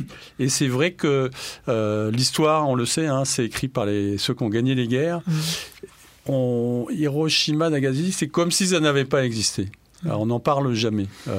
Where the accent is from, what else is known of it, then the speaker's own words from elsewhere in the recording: Paris, Île-de-France, France; Moi, je suis parisien.